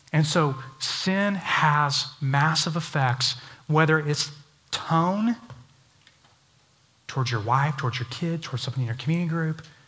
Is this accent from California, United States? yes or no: no; Dallas, Texas, United States; I grew up in Dallas.